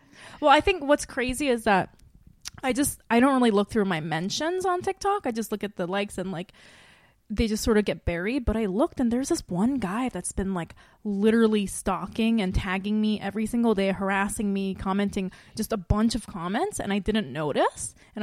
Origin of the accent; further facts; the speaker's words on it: Ireland; I am Irish, I'm from Ireland